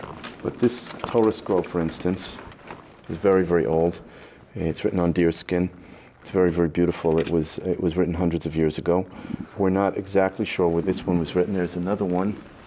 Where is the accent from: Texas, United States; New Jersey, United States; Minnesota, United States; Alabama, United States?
New Jersey, United States; now in Hebron; I'm a spokesperson for the Jewish community here in Hebron. I grew up in New Jersey. I've been in Israel for 35 years, and I've been in this area since 1981.